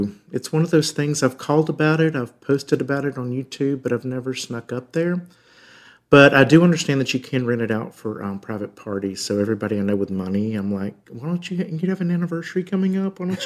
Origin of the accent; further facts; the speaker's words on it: Alabama, United States; I had expensive tastes as a child growing up in Alabama.